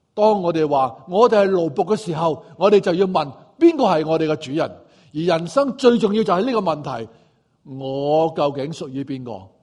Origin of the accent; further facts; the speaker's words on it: Guangdong, China; accent: Cantonese; 用我们广东话来讲，就是不可以一脚踏两船。